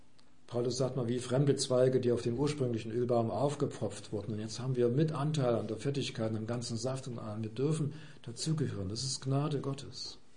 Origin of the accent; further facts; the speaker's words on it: Germany; Da dürfen wir als Deutsche unseren Glauben auch deutsch ausdrücken, so wie uns das halt liegt und wie es unserer Mentalität entspricht